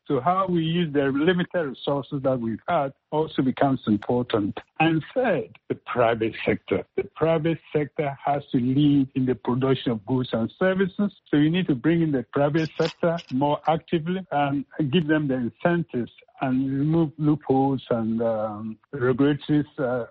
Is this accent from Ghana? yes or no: yes; Ghana; You're Ghanaian, I'm Ghanaian.